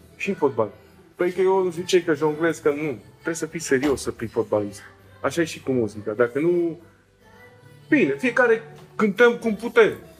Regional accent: Transylvania, Romania; Păi zic, măi vole, eu vin din Transilvania, bunic meu

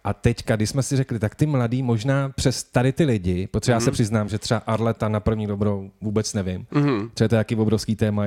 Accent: Pardubice, Pardubice Region, Czechia; já jsem vlastně z Pardubic, tak tam byla kapela

